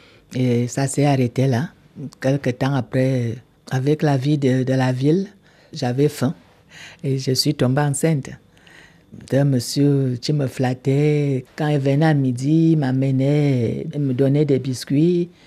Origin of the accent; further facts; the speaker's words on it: Cameroon; Je viens du Cameroun.